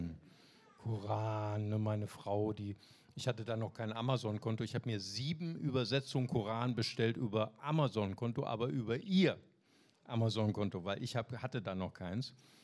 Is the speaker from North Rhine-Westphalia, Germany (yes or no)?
yes; Bonn, North Rhine-Westphalia, Germany; Ich komme aus Bonn